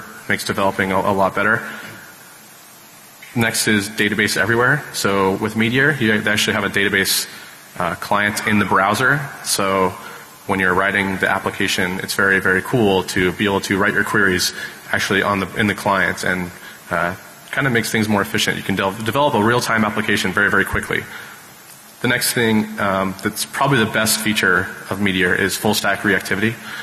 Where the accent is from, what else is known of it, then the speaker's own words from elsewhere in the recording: Seattle, Washington, United States; I'm from Seattle.